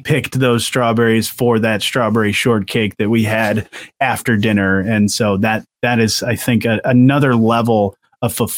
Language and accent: English; Michigan, United States; that's a great part, honestly, about growing up in Southwest Michigan is that everything, it's just so bountiful with the many different things, with the vegetables and the fruits.